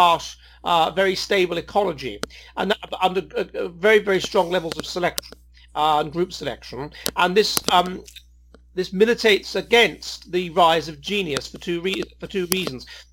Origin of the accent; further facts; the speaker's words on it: England, United Kingdom; then I'm speaking to you as an English person, and we're almost certainly lower in average extroversion than you.